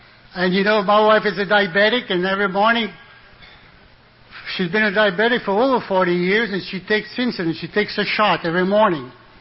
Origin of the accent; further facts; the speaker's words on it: United States; Just the fact that I am an American. America, what a country, you know.